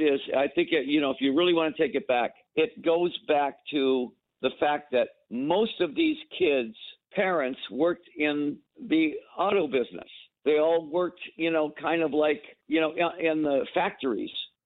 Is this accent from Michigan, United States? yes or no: yes; East Detroit, Michigan, United States; I'm from the East Side. You know, I was born in East Detroit.